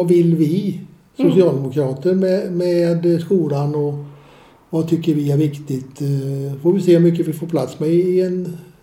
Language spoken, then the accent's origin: Swedish; Åsarp, Västra Götaland County, Sweden; Och jag är ju … Jag kommer ifrån Åsarp och gick i skolan för många herrans år sedan eftersom jag är pensionär i dagens läge.